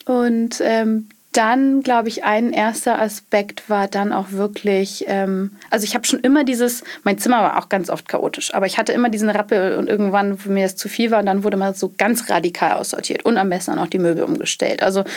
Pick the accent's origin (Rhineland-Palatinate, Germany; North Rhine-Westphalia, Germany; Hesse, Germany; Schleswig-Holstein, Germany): Schleswig-Holstein, Germany; Ich komme tatsächlich ursprünglich aus Schleswig-Holstein, vom Bauernhof, so richtig.